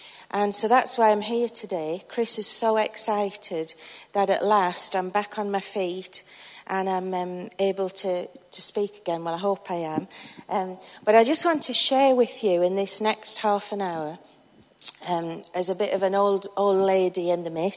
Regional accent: North East England, United Kingdom; accent: Geordie; and I'm a Geordie, in case you've not recognised that yet

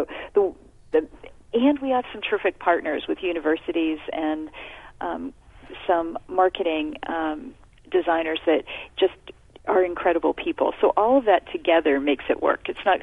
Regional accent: San Francisco, California, United States; now in Greensboro, United States; I came from San Francisco to study with them and then just never went home.

